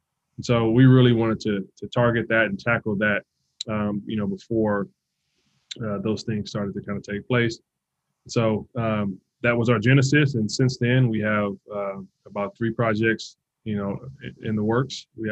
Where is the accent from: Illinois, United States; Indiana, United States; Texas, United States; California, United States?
California, United States; Compton; So I'm from Compton, California. It's not the nicest area.